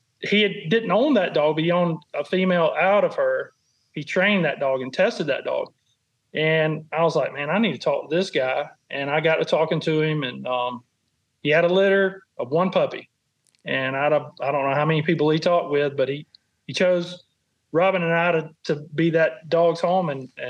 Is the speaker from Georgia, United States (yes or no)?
yes; Americus, Georgia, United States; I'm from Americus, Georgia, which is in southwest Georgia.